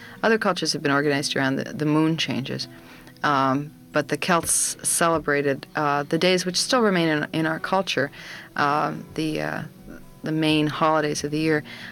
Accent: Anchorage, Alaska, United States; now in Fairbanks, United States; I grew up in Anchorage, and we have much more extreme conditions here in Anchorage.

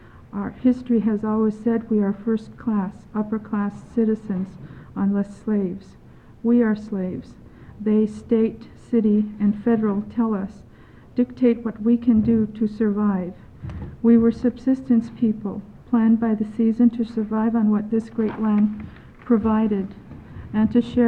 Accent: Metlakatla, Alaska, United States; and believe it or not, I'm also have some Haida in me also. I was raised in Metlakatla, an island reservation, which is located 15 miles southeast of here.

